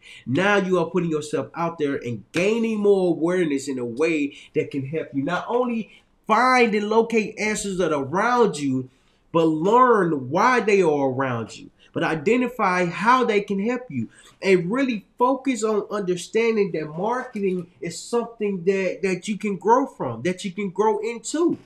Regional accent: India; English is a second language; Sir, I'm from India.

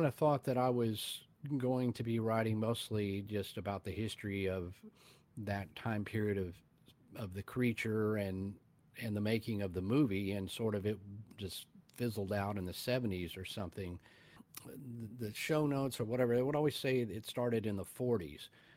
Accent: Fort Worth, Texas, United States; born there; which is only about 3 hours from where I live in Texas. I was born in Fort Worth and live in Dallas-Fort Worth.

